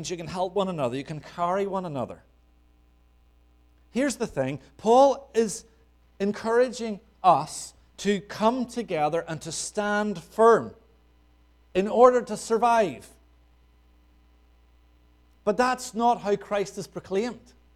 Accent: Northern Ireland, United Kingdom; I grew up in Northern Ireland. The fields were full of sheep.

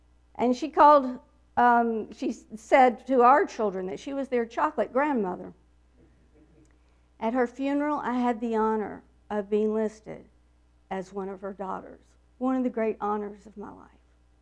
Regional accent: Tennessee, United States; born there; accent: Southern; My accent, every time I open my mouth, that makes it very clear. And to be specific, I was born in Tennessee, not far from

